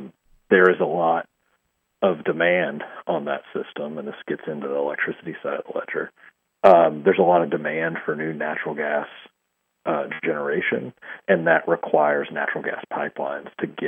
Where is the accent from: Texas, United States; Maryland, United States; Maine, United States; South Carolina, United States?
Texas, United States; I'm a Texan, and yes, I'm, I guess, an SEC fan.